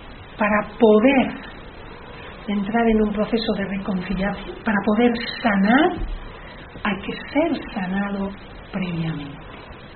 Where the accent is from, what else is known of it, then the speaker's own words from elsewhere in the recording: Andalusia, Spain; yo que soy andaluza